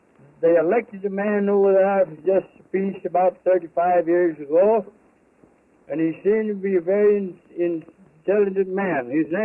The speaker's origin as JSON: {"language": "English", "town": "Gatlinburg", "region": "Tennessee", "country": "United States", "tie": "born there", "said": "I was born in 1859. I was born near Gatlinburg. I can remember as far back as 1865."}